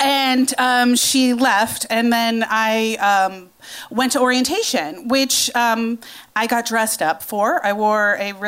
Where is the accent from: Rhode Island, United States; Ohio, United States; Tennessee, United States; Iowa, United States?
Iowa, United States; And growing up, I grew up in Iowa. I was very attached to my mother.